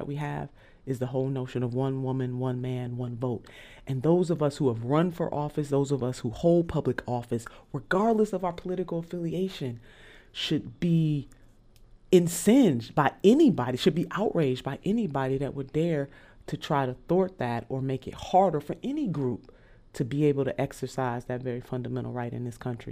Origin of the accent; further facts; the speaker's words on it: Ohio, United States; even in my home state, our home state of Ohio